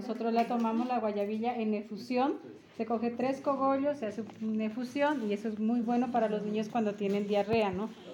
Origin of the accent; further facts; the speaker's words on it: Funes, Nariño, Colombia; soy del resguardo de Funes.